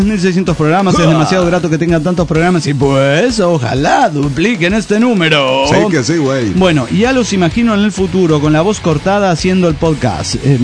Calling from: Nezahualcóyotl, State of Mexico, Mexico; de Netzahualcóyotl, México

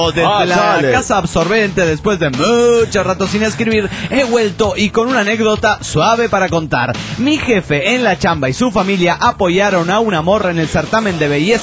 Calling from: Arequipa, Peru; de Arequipa, Perú.

